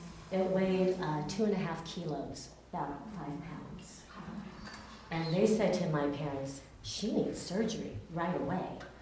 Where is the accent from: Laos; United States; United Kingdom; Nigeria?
United States; San Diego, California; also born or lived in Taiwan; I'm Chinese. I was born in Taiwan. My family immigrated to the United States in 1970. So I was 3 years old when we came to the United States. And we were your typical Chinese immigrant family. We moved to San Diego, California.